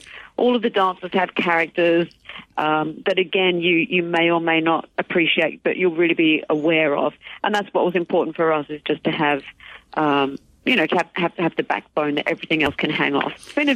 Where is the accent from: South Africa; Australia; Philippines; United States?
Australia; but I'm Australian, you don't understand, we're really picky about that coffee.